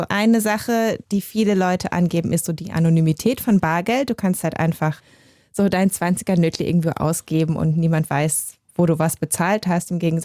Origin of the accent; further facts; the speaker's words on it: Germany; ich komme ja aus Deutschland, wie man hört